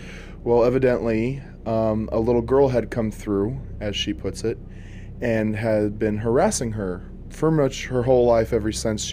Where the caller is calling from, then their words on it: Bullhead City, Arizona, United States; I'm from Bullhead City, Arizona.